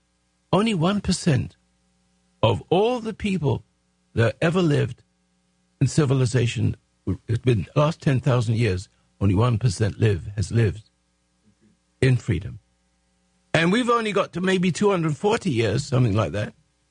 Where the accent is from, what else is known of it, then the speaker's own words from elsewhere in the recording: England, United Kingdom; You know, I come from England.